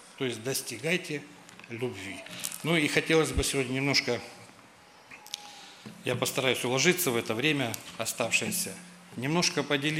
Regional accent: Seversk, Tomsk Oblast, Russia; Родом я вообще отсюда тоже. У меня здесь родные есть, близкие. Родом я с Северска. Ну, раньше он по-другому назывался. Но вот оттуда я родом.

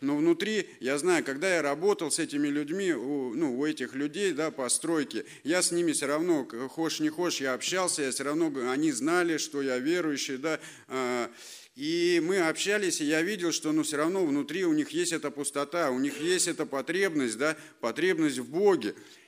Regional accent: Tomsk, Tomsk Oblast, Russia; я сам томич, да, и мало того, что я родился в этом городе

